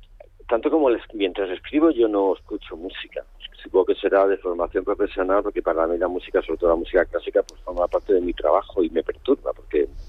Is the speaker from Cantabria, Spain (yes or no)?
no; Almería, Andalusia, Spain; Porque es verdad que, aparte que yo soy de Almería